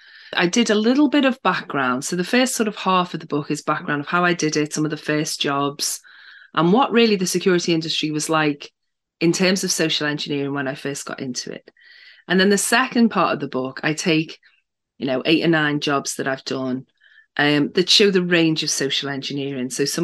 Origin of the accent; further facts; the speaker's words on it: England, United Kingdom; Now, I do drink tea because I'm English